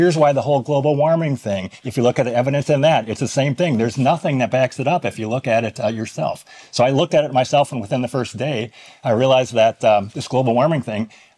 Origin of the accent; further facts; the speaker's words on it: Minnesota, United States; I am from Minnesota.